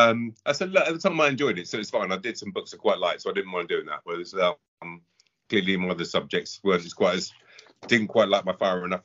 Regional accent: London, United Kingdom; So most of my time has come from West London, lived in and around in various parts over the years.

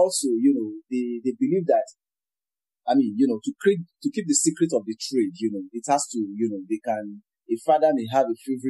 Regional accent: Osun, Nigeria; I'm a prince from Osun State, Ejibu

